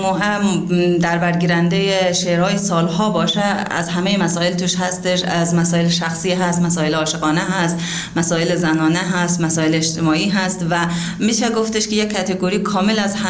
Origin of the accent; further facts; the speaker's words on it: Daykundi, Afghanistan; born there; also born or lived in Iran; متولد شهرستان دایکندی هستم و فارغ التحصیل ادبیات. 30 سال در ایران زندگی کردم و الان 6 سال میشه که در افغانستان حضور دارم.